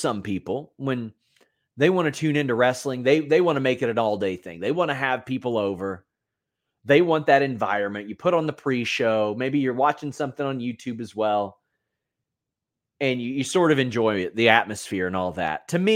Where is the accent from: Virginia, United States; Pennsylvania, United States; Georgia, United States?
Georgia, United States; Atlanta; That'd be like me being like, my hometown of Atlanta.